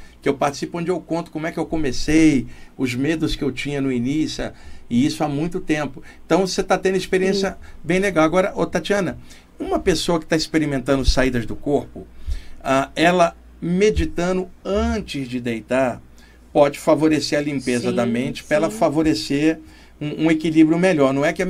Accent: Rio de Janeiro, Brazil; now in São Paulo, Brazil; eu também sou do Rio, né? E eu estou aqui mais anos morando aqui em São Paulo

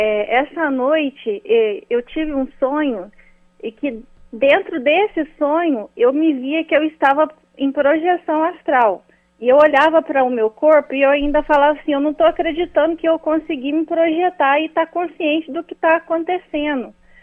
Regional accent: Varginha, Minas Gerais, Brazil; Eu sou de Varginha, Minas Gerais.

